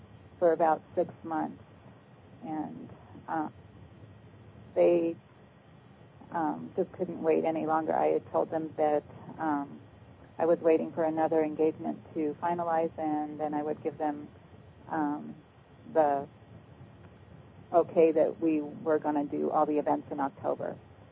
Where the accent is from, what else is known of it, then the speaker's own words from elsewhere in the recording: Colorado, United States; I'm from Colorado.